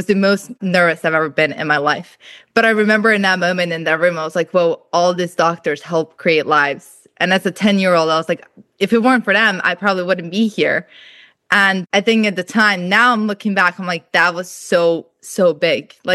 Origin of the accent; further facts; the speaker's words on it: Serbia; I was in Eastern Europe. I was born and raised in Serbia.